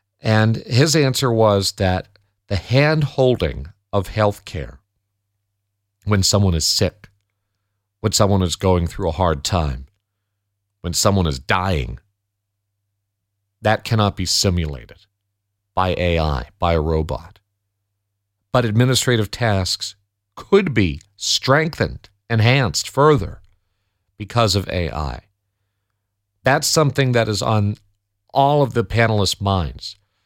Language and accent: English; Connecticut, United States; Because I grew up in Connecticut. I went to school here in Connecticut.